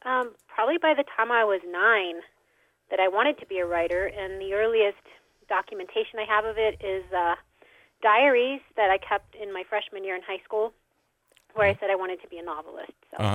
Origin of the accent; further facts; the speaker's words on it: Albuquerque, New Mexico, United States; Well, I grew up in Albuquerque, and my dad is a professor.